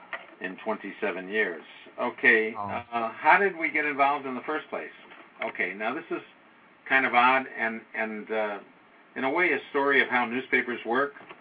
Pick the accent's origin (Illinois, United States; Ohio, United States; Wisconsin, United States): Illinois, United States; Chicago; I'm from Chicago.